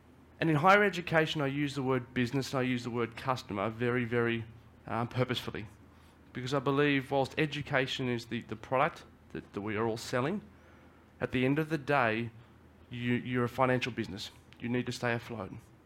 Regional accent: Australia; moved away; As I said, I'm originally from Australia.

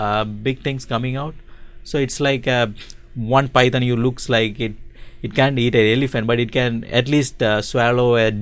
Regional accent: Hyderabad, Telangana, India; English is a second language; moved away as an adult; now in Redmond, United States; I came from Hyderabad.

